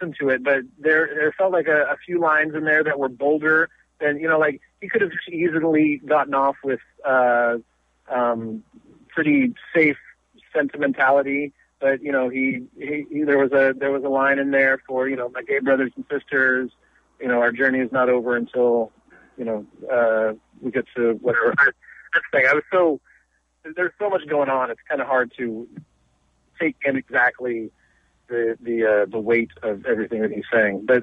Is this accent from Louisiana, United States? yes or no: no; Humboldt County, California, United States; But you know, we Humboldter